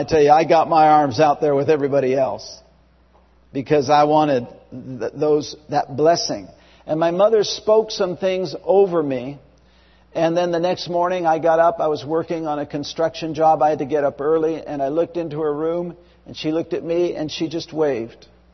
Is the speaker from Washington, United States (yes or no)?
yes; Seattle, Washington, United States; filled with the Holy Spirit in a Catholic church in Burien, Washington, just not far from here, because I was raised in Seattle.